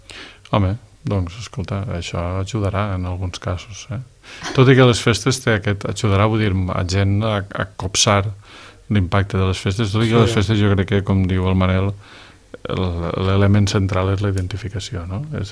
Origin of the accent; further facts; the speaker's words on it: Bétera, Valencian Community, Spain; Que és allò... De Betera.